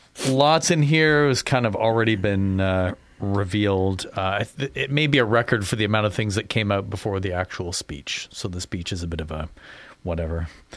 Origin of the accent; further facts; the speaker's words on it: England, United Kingdom; For a week. I'm English.